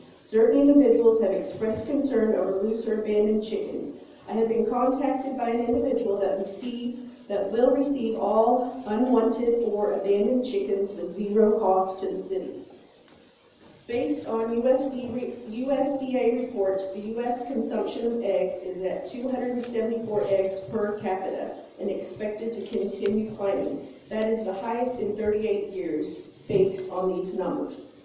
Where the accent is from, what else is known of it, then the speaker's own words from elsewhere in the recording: Vincennes, Indiana, United States; I was born and raised in Vincennes.